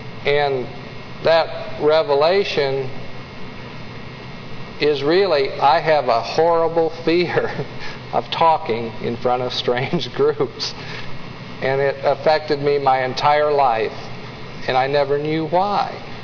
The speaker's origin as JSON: {"language": "English", "town": "Ashland", "region": "Ohio", "country": "United States", "tie": "born or raised there", "said": "I grew up in Ashland, Ohio, and so it's nice for me to live away from where my parents are, mostly my mother."}